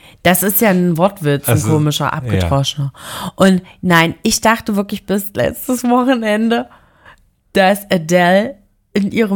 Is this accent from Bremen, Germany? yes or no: no; Thuringia, Germany; accent: Thuringian; ich habe dann so auf mit meinem thüringischen Dialekt.